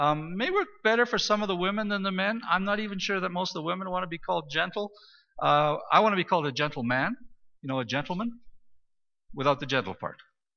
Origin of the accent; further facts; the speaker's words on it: Saskatchewan, Canada; Well, I grew up in Saskatchewan.